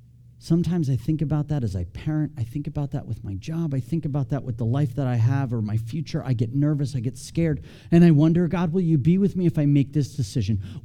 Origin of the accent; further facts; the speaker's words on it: New Jersey, United States; I think about this from growing up near the Jersey Shore going often.